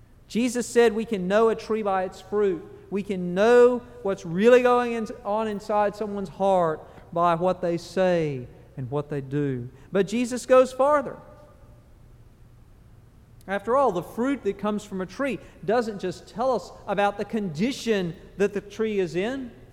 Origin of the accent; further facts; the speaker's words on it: Georgia, United States; Now, I grew up in South Georgia, and the particular area where I grew up, if you dug a well down far enough to get drinkable water, it would often taste like sulfur.